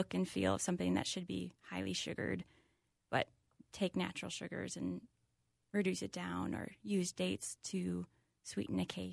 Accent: Hopkins, United States; Hopkins, yeah. I grew up family in Hopkins and then kind of did some traveling after.

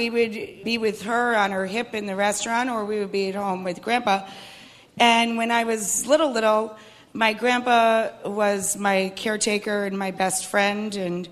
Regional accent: New York, United States; also born or lived in Massachusetts; Actually, I was born in Glens Falls, but I went to school in Cape Cod. I went to Mashpee Central School when I was very little. We moved to Massachusetts after my birth. And from, I don't know, about second grade on, I lived in upstate New York.

